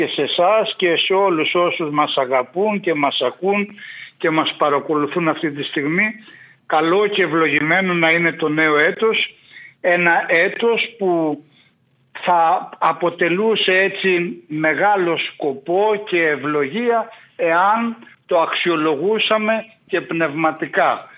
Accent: Peloponnese, Greece; πρόσφατα επισκέφθηκα το σπήλαιο που βρίσκεται στην πατρίδα μου, το σπήλαιο του Δηρού

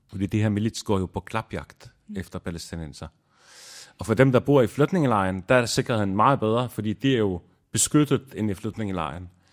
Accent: Lebanon; now in Denmark; men født og opvokset i Libanon, så bliver det også lidt mere forvirrende for folk.

